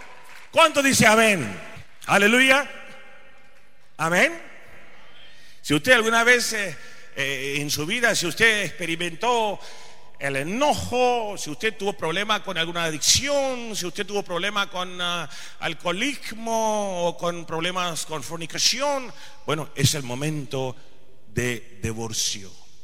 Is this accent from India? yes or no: yes; India; Spanish is a second language; nací en la India. Y cuando crecía tenía mucho interés en religiones